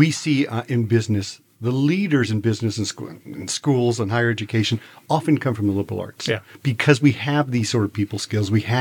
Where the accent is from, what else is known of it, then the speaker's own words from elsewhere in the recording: England, United Kingdom; Well, and this is the one thing I'd learned as an English person.